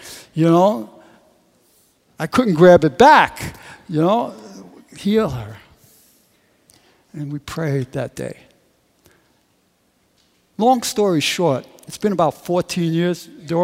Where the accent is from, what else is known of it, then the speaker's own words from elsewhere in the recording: New York, United States; I'm a New Yorker, okay? And I grew up, you know, this is what is ingrained in my mind.